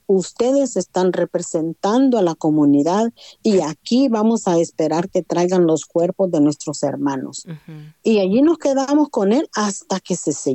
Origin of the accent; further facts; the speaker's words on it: Aguilares, San Salvador, El Salvador; moved away; Sí, me tocó salir de Aguilares